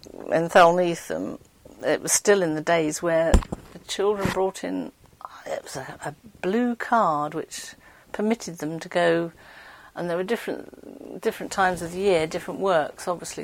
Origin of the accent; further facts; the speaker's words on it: Scotland, United Kingdom; Being Scottish, my parents were very keen on education